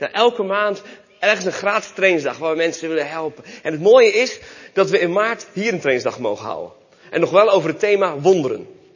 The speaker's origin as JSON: {"language": "Dutch", "region": "Flanders", "country": "Belgium", "tie": "born or raised there", "said": "Ik ben opgegroeid als zoon van zendelingen in België. Mijn ouders waren zendelingen uit België, dus daar ben ik geboren. Daar ben ik opgegroeid als Nederlander tussen de Vlamingen. Dus ik kan ook de preek in het Vlaams houden."}